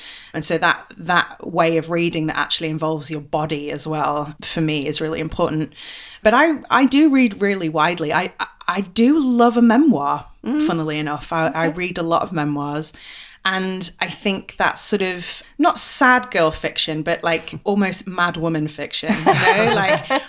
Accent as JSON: {"language": "English", "town": "Sheffield", "region": "Yorkshire and the Humber", "country": "United Kingdom", "tie": "born or raised there", "also_born_or_lived": "Manchester / London", "said": "like I was born in Sheffield in the UK, and I grew up there, and I studied in Manchester and then again in London, and I was an actor in London for a long time."}